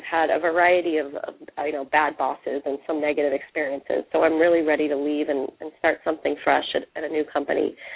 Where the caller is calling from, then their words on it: Santa Cruz, California, United States; I'm calling from Santa Cruz, California.